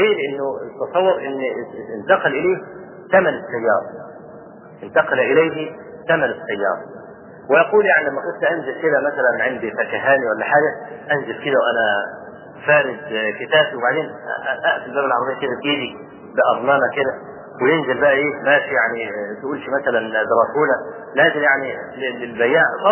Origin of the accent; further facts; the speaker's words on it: Egypt; فشوف عندنا في مصر